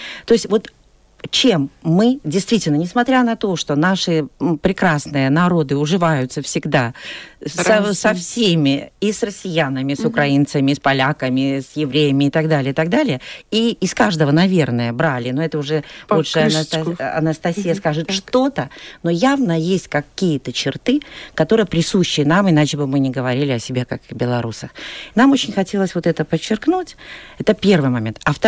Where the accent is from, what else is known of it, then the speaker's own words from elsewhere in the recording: Belarus; чем мы, белорусы, отличаемся от других национальностей